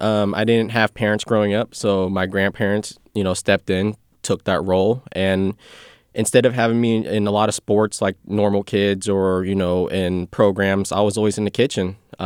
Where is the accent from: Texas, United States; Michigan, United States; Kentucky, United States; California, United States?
California, United States; Sacramento; growing up in Sacramento, there's so many different multicultural, you know, cuisines out here.